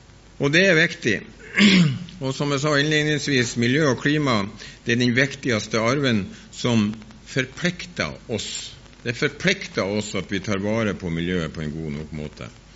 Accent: Bodø, Nordland, Norway; Som hun var inne på, så kommer jeg fra Bodø, en kystfisker, typisk kystfisker.

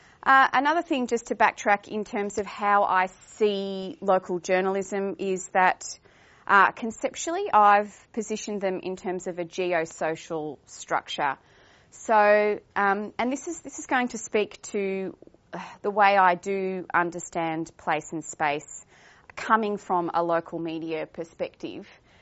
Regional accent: Warrnambool, Victoria, Australia; I actually was born and raised in Warrnambool. I have a very deep sense of place with this area, and to the point that I have returned to live in this area with my husband and 3 children. My family is in Warrnambool.

